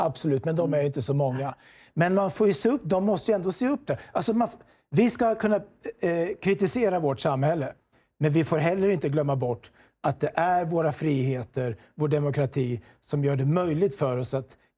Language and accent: Swedish; Sweden; Självklart, vi är västerlänningar och vi är svenskar.